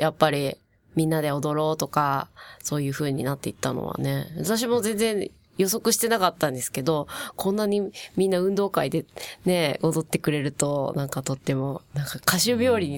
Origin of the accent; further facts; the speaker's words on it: Tokyo, Japan; also born or lived in Okinawa; ですね、生まれは沖縄なんですけど、はい、すぐに東京に来て、学校は東京で出てるんですよね。